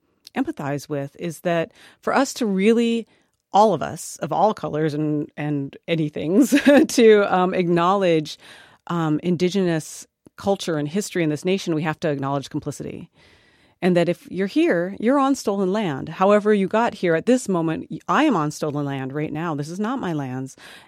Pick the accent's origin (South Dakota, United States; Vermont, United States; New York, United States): South Dakota, United States; where I grew up in South Dakota, which is a really rural state, we had Thanksgiving was about family and gratitude and mostly harvest.